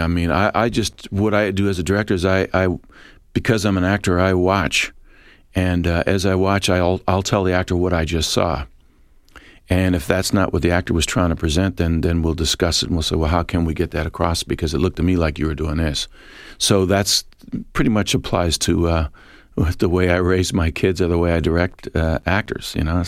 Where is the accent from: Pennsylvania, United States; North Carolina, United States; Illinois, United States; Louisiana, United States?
Pennsylvania, United States; Philadelphia; Philadelphia when I was a kid, the towers in the 40s off of Market Street. I'm walking by there because I'm from West Philly